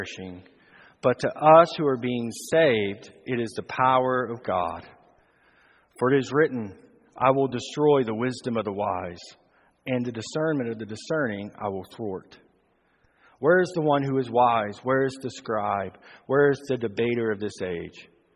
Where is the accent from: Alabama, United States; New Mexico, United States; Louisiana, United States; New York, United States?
Alabama, United States; moved away as an adult; So growing up in Alabama, I lived in Alabama until I was about 19, and then I moved to the Midwest, and I would spend some of my summers as a teenager in Southwest Missouri in Springfield.